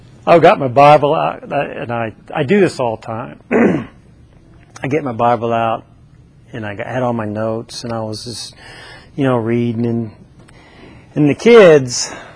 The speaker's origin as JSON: {"language": "English", "town": "St. Louis", "region": "Missouri", "country": "United States", "tie": "born or raised there", "said": "Plus, I grew up in St. Louis, so."}